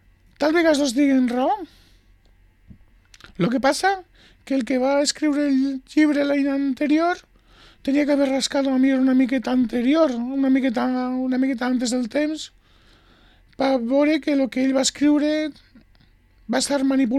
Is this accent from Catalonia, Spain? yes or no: no; Valencian Community, Spain; van perdre la nostra identitat majoritàriament, eh? Com a valencians.